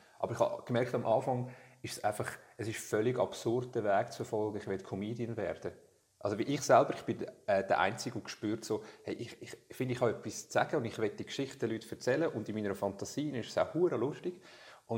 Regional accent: Switzerland; born there; Oder nur schon, dass ich irgendwie hier geboren bin in der Schweiz

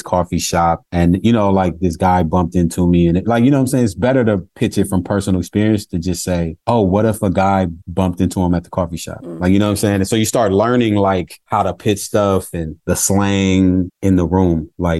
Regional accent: California, United States; I'm not from New York, I'm from the Bay Area.

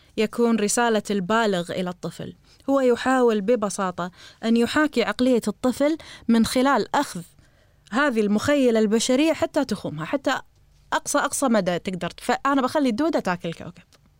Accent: Kuwait; بس إحنا عندنا بالكويت هو قاعديني من المدرسة، من المدرسة شبه أمي

